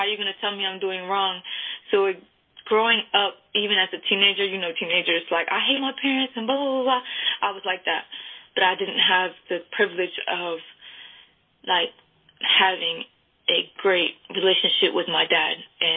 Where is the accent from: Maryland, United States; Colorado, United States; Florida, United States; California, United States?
Maryland, United States; Hagerstown; I'm 23. I'm from Hagerstown, Maryland, and I'm excited to share my testimony with you guys.